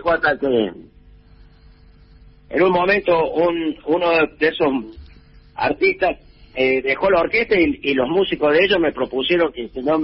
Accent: Córdoba, Argentina; born there; yo soy nacido en la zona rural, a 40 kilómetros de Montecristo.

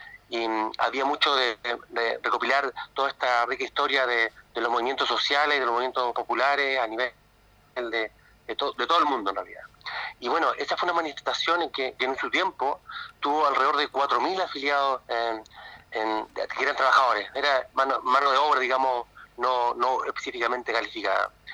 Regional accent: Patagonia, Chile; Aquí estamos, somos de aquí, de la Patagonia, todos somos de la Patagonia

